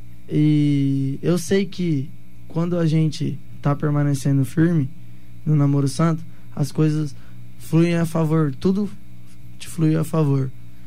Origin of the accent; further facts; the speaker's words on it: Dourados, Mato Grosso do Sul, Brazil; Dourados.